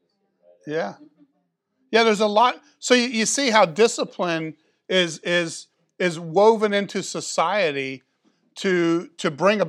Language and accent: English; Clearwater, Florida, United States; When I was in high school, I grew up in Clearwater, so we had guns in the back of the trucks. That was normal. That was in Clearwater.